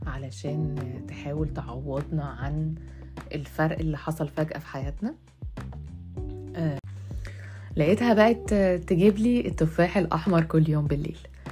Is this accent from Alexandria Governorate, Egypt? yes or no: yes; Alexandria, Alexandria Governorate, Egypt; moved away as an adult; now in Cairo, Egypt; ولما بدات ان انا ابقى لوحدي اكتر، لما نقلت من اسكندريه للقاهره، انا ما كان كنت صغيره بقى يعني، كان عندي مثلا 19 سنه